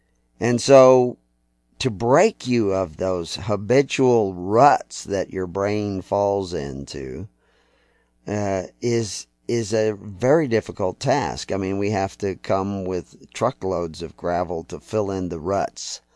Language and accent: English; Texas, United States; accent: Texas; I was from Texas, had a very thick accent, very thick Tex accent. I didn't hear it. I didn't know I had an accent. I talked like everybody talked where I came from